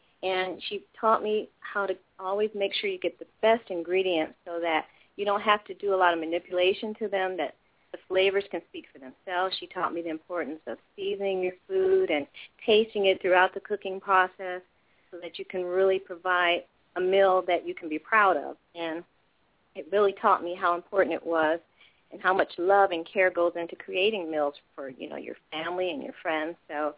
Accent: Ohio, United States; I grew up in Ohio, and my grandparents had a really tremendous garden that was just filled with everything from apples to, you know, all types of leafy greens

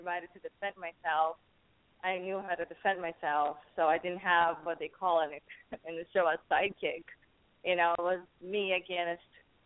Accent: Brazil; English is a second language; because I came from Brazil. I went through a lot of tough times.

